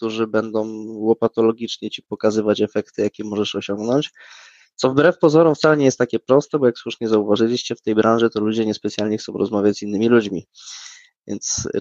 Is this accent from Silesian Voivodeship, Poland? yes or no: yes; Silesian Voivodeship, Poland; Jak patrzę na Śląsku, jakie są firmy, bo jestem ze Śląska